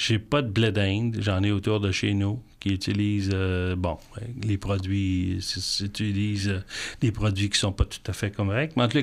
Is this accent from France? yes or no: no; Lac-Mégantic, Quebec, Canada; born there; Je suis né à Lac-Mégantic. Un des plus beaux coins du Québec.